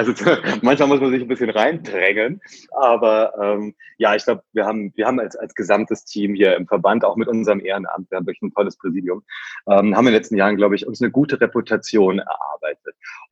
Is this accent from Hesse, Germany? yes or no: yes; Herborn, Hesse, Germany; Ich bin ganz normal in Herborn aufgewachsen, das ist am Fuße des Westerwaldes im Mittelhessischen.